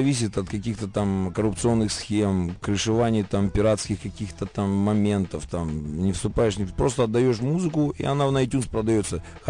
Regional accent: Rostov-on-Don, Rostov Oblast, Russia; Я же из Ростова

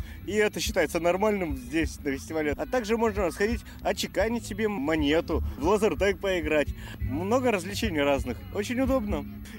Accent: Shenkursk, Arkhangelsk Oblast, Russia; Я не из Архангельска, я приехал из Шенгурска.

